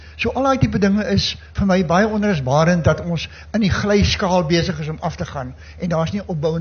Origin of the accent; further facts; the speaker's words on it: Strand, Western Cape, South Africa; van die Strand. Ek is my gas 80 jaar in die gemeente van die NG Kerk.